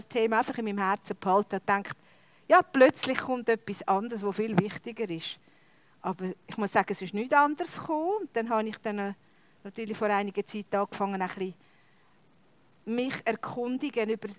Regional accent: Switzerland; Ich glaube, wir Schweizer sind eigentlich fast die Einzigen, die uns manchmal schämen für unsere Fahne.

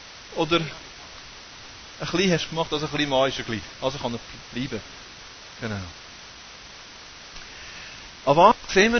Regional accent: Switzerland; Weil manchmal haben wir ja so ein bisschen Mühe mit unseren Ausländern bei uns in der Schweiz.

